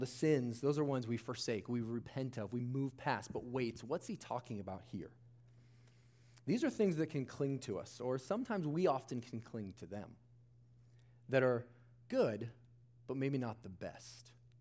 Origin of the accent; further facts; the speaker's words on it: Ohio, United States; I grew up in Ohio, and it was like late March.